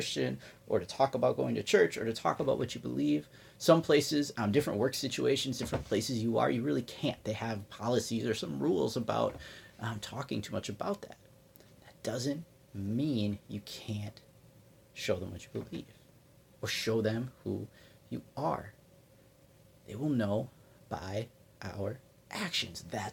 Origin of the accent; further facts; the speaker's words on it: Midwest, United States; it's kind of me playing on, I'm from the Midwest. Those are some Midwest sayings and phrases.